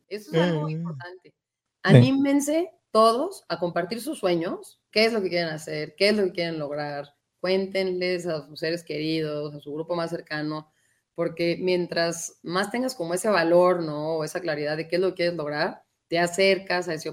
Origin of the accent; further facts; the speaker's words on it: Mexico; qué padres somos los mexicanos que todos dicen que sí